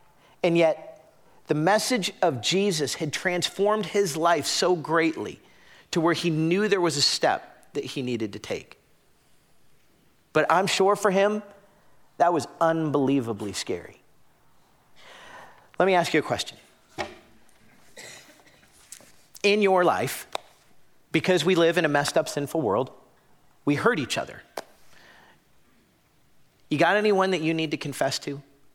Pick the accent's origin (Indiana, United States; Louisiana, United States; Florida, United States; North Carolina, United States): Florida, United States; I grew up in South Florida.